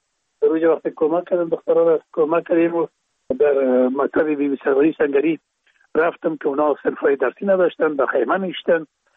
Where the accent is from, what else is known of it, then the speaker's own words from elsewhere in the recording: Kabul, Afghanistan; در کابل، شهید کابل به دنیا آمدیم، از مدرک خانه کابل است